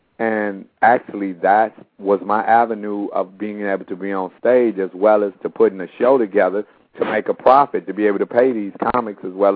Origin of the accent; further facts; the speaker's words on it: Chicago, Illinois, United States; I was born in Chicago, raised on the south side of Chicago, had two older sisters, the baby boy.